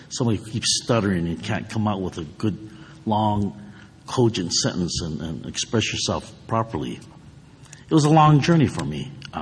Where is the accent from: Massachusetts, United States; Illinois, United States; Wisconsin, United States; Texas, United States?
Illinois, United States; Chicago; so being the only one growing up in Chicago, you know, they didn't say, oh … you're Japanese-American.